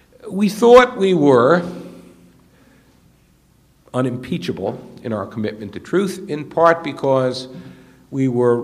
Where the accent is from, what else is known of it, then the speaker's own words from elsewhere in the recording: Brooklyn, New York, United States; Long ago, I was a bookish lad growing up in Brooklyn